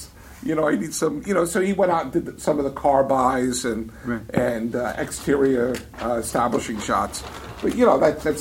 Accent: New York, United States; I mean, I'm a New Yorker.

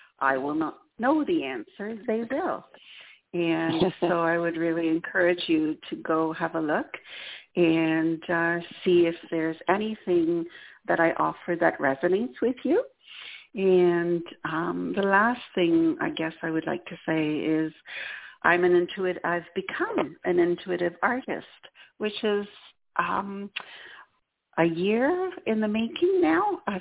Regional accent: Quebec City, Quebec, Canada; first language French; English is a second language; My first language is French, and I'm originally from Quebec City, so my services are available in both French and English.

